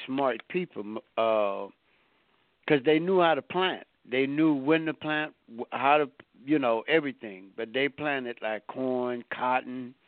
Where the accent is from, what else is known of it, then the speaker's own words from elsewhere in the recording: Louisiana, United States; When I was coming up, well, then I'm from Louisiana.